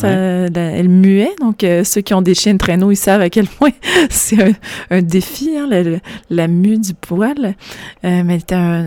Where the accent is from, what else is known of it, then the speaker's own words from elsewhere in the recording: Montreal, Quebec, Canada; born there; je suis née à Montréal, mais toutes les fins de semaine, on partait à la campagne. On avait un chalet au bord d'un lac.